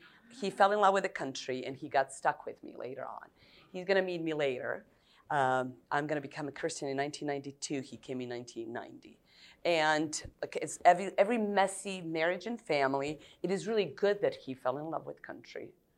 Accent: Serbia; English is a second language; I come from Serbia. I married an American, so that's where the accent is. It's not like I binge Netflix or something like that. We do speak Serbian at home.

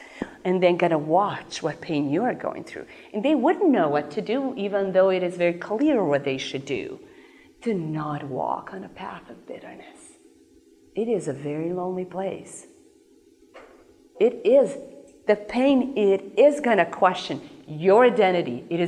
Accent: Serbia; I mean, I'm Serbian, I grew up in Serbia, and when I was visiting the United States

